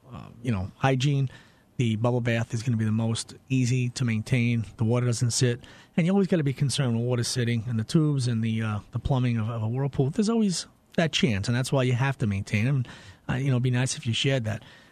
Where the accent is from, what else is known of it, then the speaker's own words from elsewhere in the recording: Lindenhurst, New York, United States; Lindenhurst was my hometown. Graduated there from Lindenhurst High School.